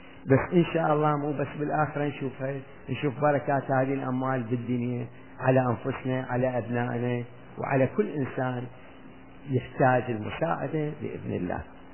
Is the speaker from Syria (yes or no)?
no; Iraq; وجايين احنا من العراق تعبانين